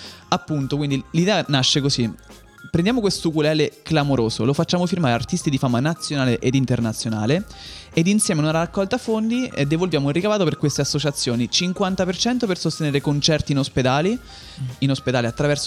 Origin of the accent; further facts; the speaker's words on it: Umbria, Italy; Io sono romanista, ma sono umbro, però di famiglia siamo tutti romanisti